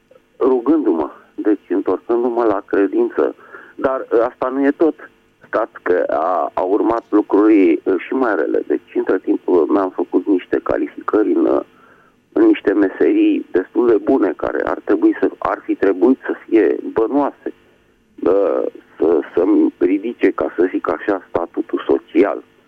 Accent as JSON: {"language": "Romanian", "region": "Bucharest", "country": "Romania", "said": "din București"}